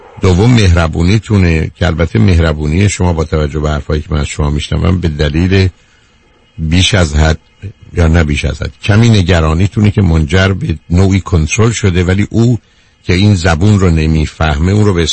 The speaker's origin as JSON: {"language": "Persian", "country": "Iran", "said": "من و شما به عنوان یه ایرانی"}